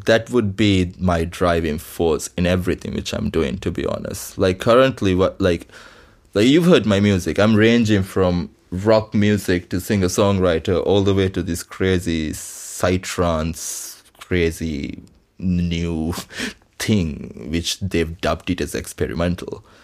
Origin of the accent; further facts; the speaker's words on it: Maldives; English is a second language; Growing up in Maldives, this whole thing has been risky